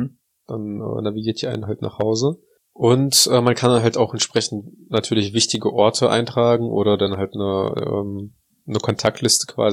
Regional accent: Russia; Ja, also ich glaube, bei uns in Russland ist das auch nicht typisch.

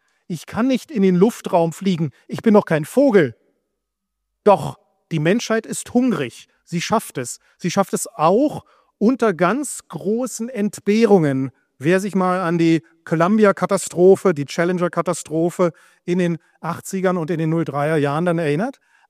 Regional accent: Berlin, Germany; Ja, ich komme aus Berlin, der Welthundehauptstadt

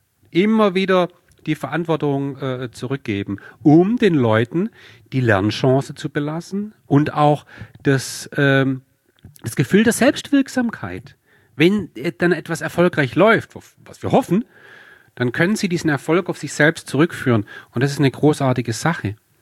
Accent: Baden-Württemberg, Germany; bin ich Schwabe

